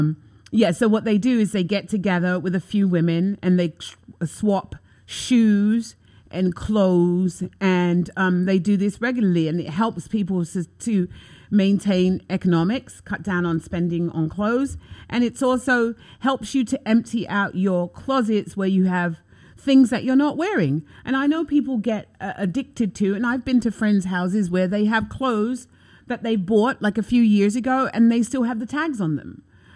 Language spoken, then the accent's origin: English; London, United Kingdom; We had an H&M in London when I was growing up on Regent Street.